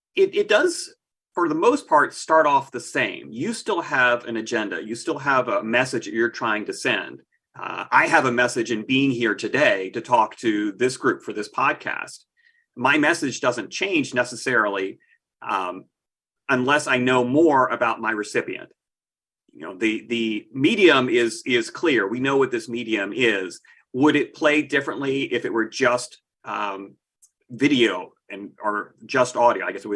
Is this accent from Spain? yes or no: no; the South, United States; I came from the South where we had lots of pig farmer entrepreneurs